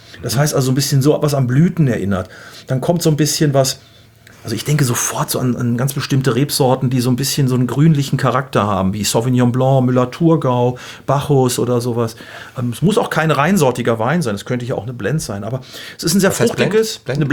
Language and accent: German; Gütersloh, North Rhine-Westphalia, Germany; Gibt auch welche, die sagen so aus Gütersloh, sag ich mal aus meiner Heimat, die würden sagen, oh, der ölt aber gut.